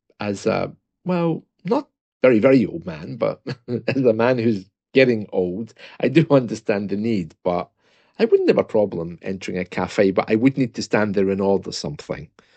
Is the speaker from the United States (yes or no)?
no; United Kingdom; I came out and had to apologize because I'm British.